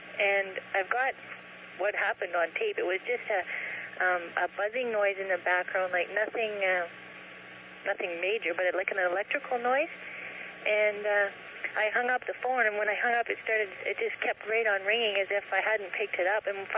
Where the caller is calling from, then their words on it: Kenora, Ontario, Canada; Hi. I'm calling from Kenora, Ontario.